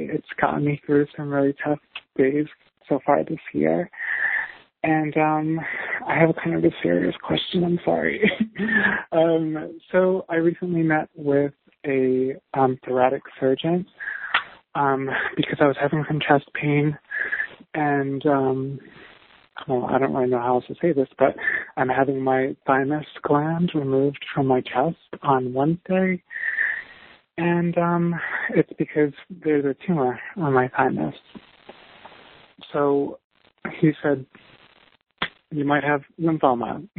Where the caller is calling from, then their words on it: New York City, New York, United States; I'm 31 years old. I'm calling from New York City.